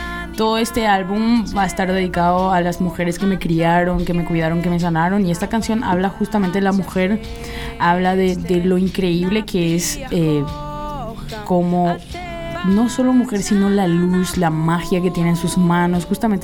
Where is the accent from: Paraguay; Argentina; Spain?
Paraguay; Filadelfia, Boquerón; Yo soy del Chaco, paraguayo, Filadelfia. Tengo 25 años